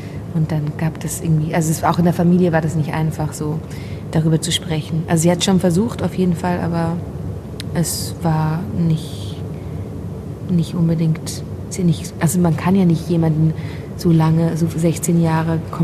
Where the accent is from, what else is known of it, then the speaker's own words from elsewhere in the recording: Basel, Basel-Stadt, Switzerland; accent: Swiss German; first language Swiss German; Also Deutsch ist ja nicht meine Muttersprache, ich bin Schweizerin. Also Schweizerdeutsch, aber trotzdem liegt es mir näher und ich ging immer sehr gerne ins Theater. Also in Basel gab es auch ein tolles Theater.